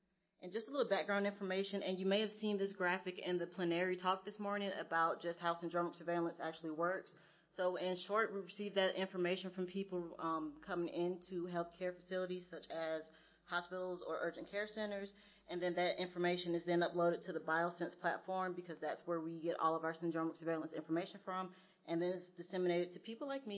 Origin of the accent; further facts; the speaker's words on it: West Virginia, United States; from West Virginia